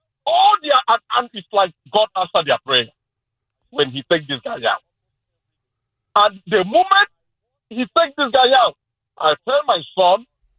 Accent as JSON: {"language": "English", "town": "Bronx", "region": "New York", "country": "United States", "said": "I'm from the Bronx."}